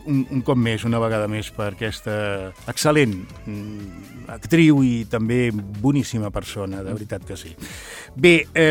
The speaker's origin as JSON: {"language": "Catalan", "town": "Cornellà", "region": "Catalonia", "country": "Spain", "said": "Són del meu poble"}